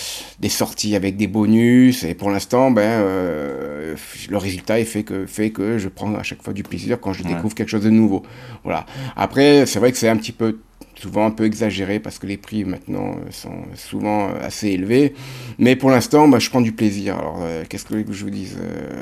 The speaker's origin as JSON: {"language": "French", "town": "Cannes", "region": "Provence-Alpes-Côte d'Azur", "country": "France", "said": "À savoir que moi, je viens de la ville de Cannes"}